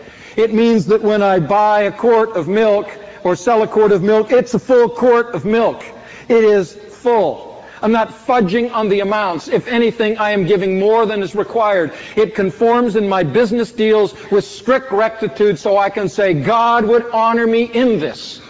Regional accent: Canada; now in United States; I came from Canada where we had different racial issues.

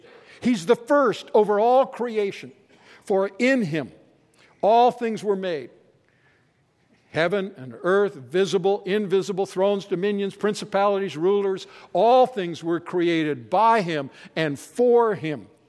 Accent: Canada; I'm a Canadian, forgive me here

